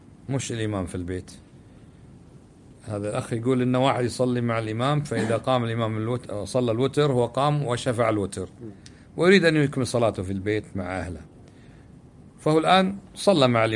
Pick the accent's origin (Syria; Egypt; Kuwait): Kuwait; أبو معاذ يقول أنه سافر مثلاً عندنا في الكويت الساعة السادسة أذن المغرب